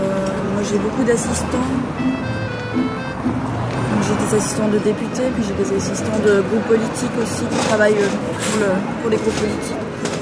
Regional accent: France; now in Brussels, Belgium; Je suis française et je travaille à Bruxelles

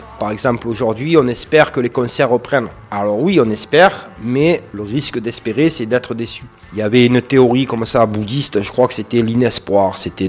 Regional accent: Port-de-Bouc, Provence-Alpes-Côte d'Azur, France; Moi, je viens de Port-de-Bouc, d'un quartier, je connais ça, j'ai grandi dans un centre social

